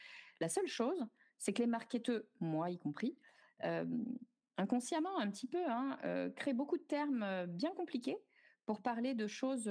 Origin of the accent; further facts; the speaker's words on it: Paris, Île-de-France, France; vis à Paris. Je suis sur le point de déménager et de changer de vie pour partir vivre à la campagne, parce que je suis une Parisienne qui n'a pas de peau.